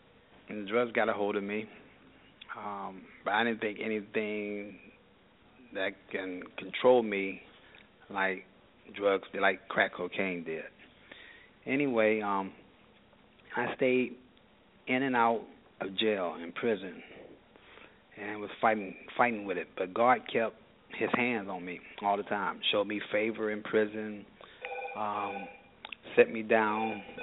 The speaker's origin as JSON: {"language": "English", "town": "Steubenville", "region": "Ohio", "country": "United States", "tie": "born there", "said": "I was born in Steubenville, Ohio, and got married at a young age."}